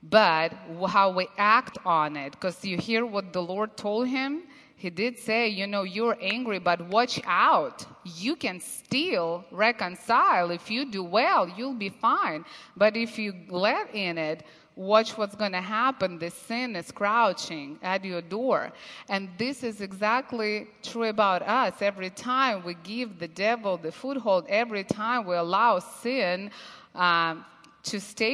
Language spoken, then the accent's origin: English; Russia; English is a second language; or even in my home country we have white knights, they're called, in St. Petersburg.